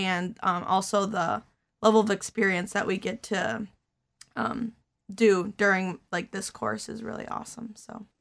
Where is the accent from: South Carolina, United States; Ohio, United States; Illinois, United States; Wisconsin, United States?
Wisconsin, United States; Kenosha; I'm from Kenosha